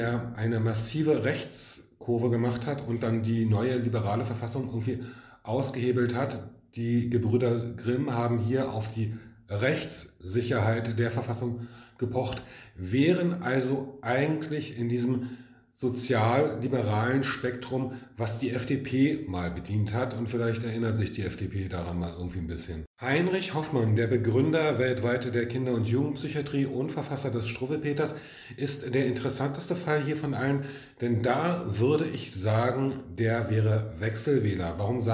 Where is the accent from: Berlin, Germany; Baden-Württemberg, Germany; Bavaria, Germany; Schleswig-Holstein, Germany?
Berlin, Germany; Das Fehlen des Wohlfühlfeminismus hier ist für mich auch als Berliner gerade aktuell